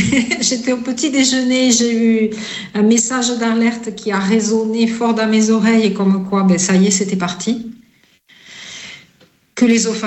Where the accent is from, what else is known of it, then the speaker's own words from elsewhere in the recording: France; ils mettent comme chez nous en France à Noël